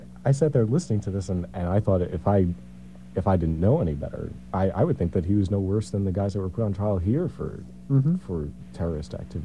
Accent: New York, United States; I said, I'm from New York. Where are you from?

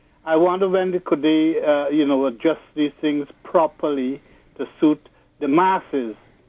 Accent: Guyana; I'm from Guyana.

